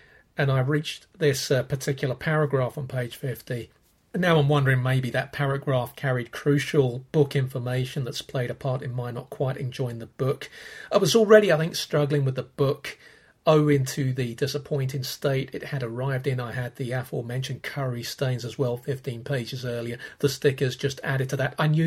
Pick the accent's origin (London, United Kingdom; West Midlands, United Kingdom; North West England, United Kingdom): London, United Kingdom; Clapham North; which is about 10-15 minutes from where I grew up in Clapham North. And growing up in Lambeth in the late 70s, the area had lots of bomb-damaged sites